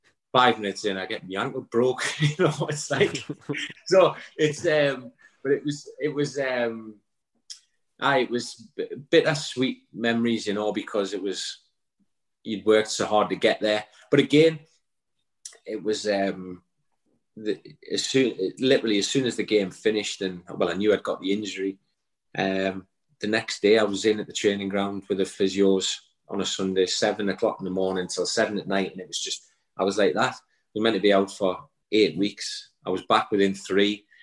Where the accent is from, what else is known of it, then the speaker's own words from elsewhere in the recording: Newcastle, North East England, United Kingdom; as much as I was from Newcastle, and I am a Newcastle fan, I was still a Middlesbrough fan as well